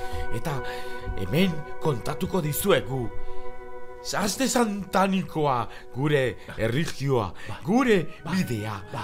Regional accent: Basque Country, Spain; ni Euskal Herrikoa naiz.

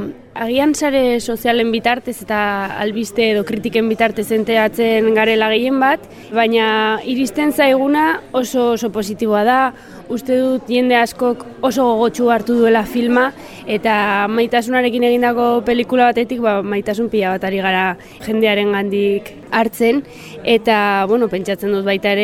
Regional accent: La Rioja, Spain; Nik jolasten nuen Errioxan, zeren nire herria dago Logroñotik oso gertu

